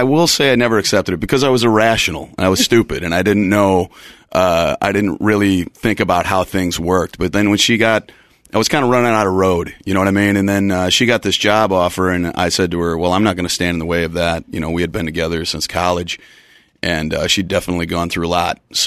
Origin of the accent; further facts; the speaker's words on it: Wisconsin, United States; Well, I grew up in Wisconsin, so it's kind of like a going back home thing.